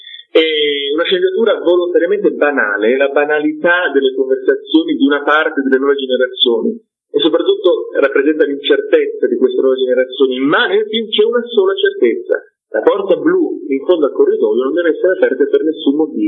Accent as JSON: {"language": "Italian", "region": "Emilia-Romagna", "country": "Italy", "said": "Io sono un emiliano terremotato"}